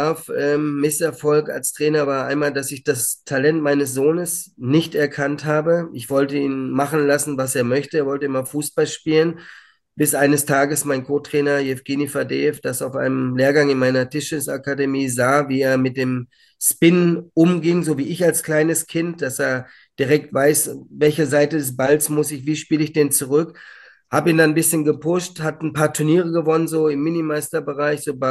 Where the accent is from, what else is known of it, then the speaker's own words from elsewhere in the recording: Hamm, North Rhine-Westphalia, Germany; born there; in Hamm spielte damals in meiner Geburtsstadt.